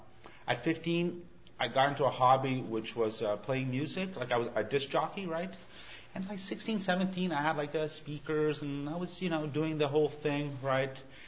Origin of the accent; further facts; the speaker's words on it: Montreal, Quebec, Canada; Anyway, so I grew up in Montreal, and I come from a Greek family